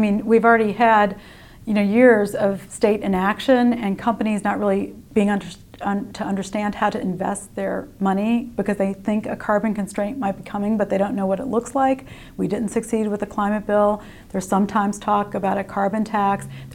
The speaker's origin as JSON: {"language": "English", "region": "Louisiana", "country": "United States", "said": "I'm from Louisiana, which is an energy state"}